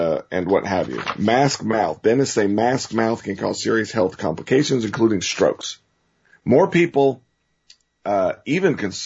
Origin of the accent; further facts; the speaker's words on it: the South, United States; 40 years ago in the South, I grew up in the South, the attitude was a lot different.